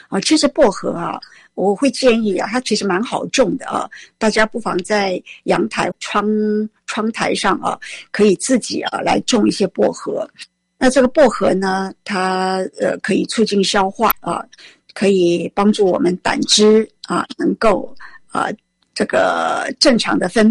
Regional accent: China; 黄芪其实我们中国人已经用了几年了啊

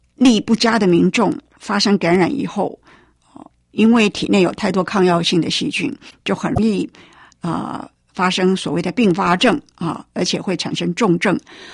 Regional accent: Taiwan

